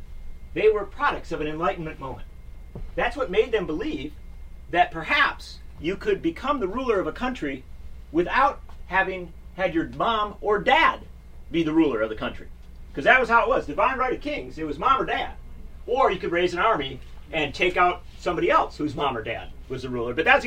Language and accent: English; United States; I'm an American. We fought a revolution against those guys.